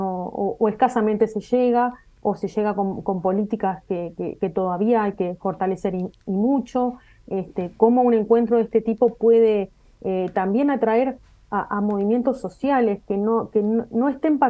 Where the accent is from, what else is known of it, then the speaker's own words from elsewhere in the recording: Montevideo, Uruguay; now in Rocha, Uruguay; Yo soy de Montevideo, me vine acá un poco con esta movida descentralizadora del CURE.